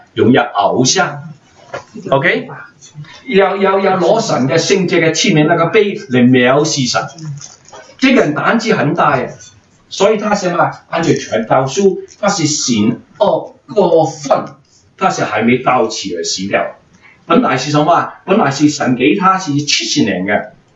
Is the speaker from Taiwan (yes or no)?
no; China; 我是中国人，我爸爸妈妈是没有先看